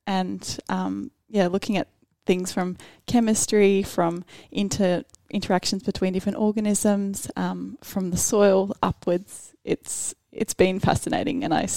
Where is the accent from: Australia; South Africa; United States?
Australia; Hobart, Tasmania; I grew up in Hobart and have lived in Tasmania my whole life.